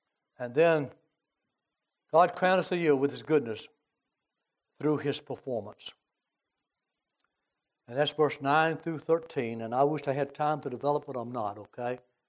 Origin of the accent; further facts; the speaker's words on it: United States; And I cannot believe, and I'm an American person. I love my flag.